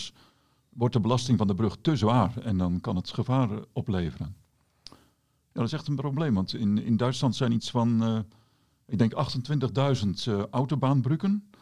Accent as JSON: {"language": "Dutch", "country": "Netherlands", "said": "daar komen wij als Nederlanders het meest."}